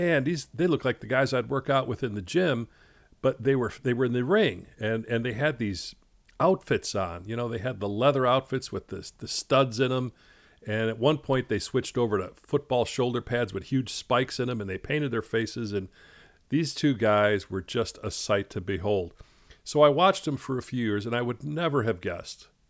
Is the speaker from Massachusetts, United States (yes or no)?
no; Chicago, Illinois, United States; You know, when I grew up in Chicago, we'd kind of act like that on the street.